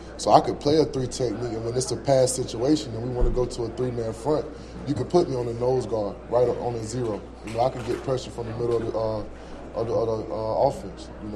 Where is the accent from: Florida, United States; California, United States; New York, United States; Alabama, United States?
Florida, United States; I mean, I'm a Florida boy.